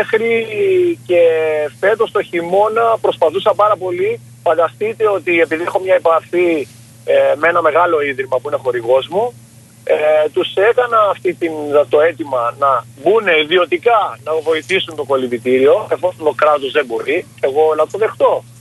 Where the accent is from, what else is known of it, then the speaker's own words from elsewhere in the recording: Chania, Crete, Greece; now in Thessaloniki, Greece; Όχι, μένω στην Θεσσαλονίκη μόνιμα, ναι. Που τα τελευταία χρόνια έφυγα από τα Χανιά